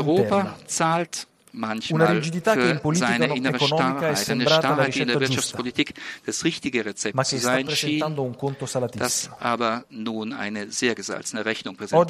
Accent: Italy; ich bin als Italiener stolz darauf, erzählen zu können

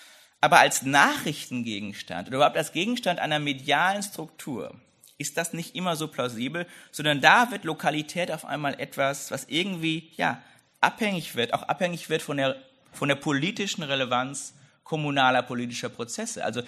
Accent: Bochum, North Rhine-Westphalia, Germany; wie meine Heimatstädte, ich komme aus Bochum

